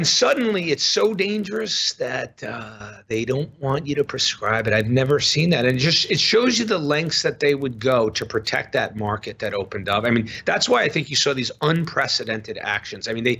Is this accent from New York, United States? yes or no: yes; New York, United States; now in Madison, United States; I'm a New Yorker. I'm from New York, but I live in Madison right now.